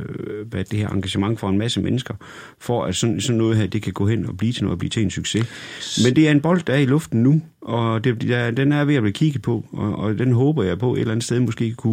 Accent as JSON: {"language": "Danish", "town": "Horsens", "region": "Central Denmark Region", "country": "Denmark", "tie": "born or raised there", "said": "da jeg var barn og boede i Horsens, jamen jeg havde altså 4,5 kilometer til min læge, og jeg var altså i samme by."}